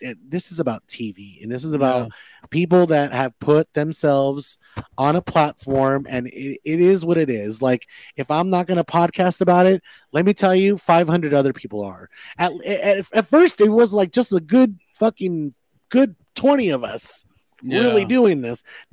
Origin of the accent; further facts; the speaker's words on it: Miami, Florida, United States; We're from Miami. Like, we like to throw the Spanish in there.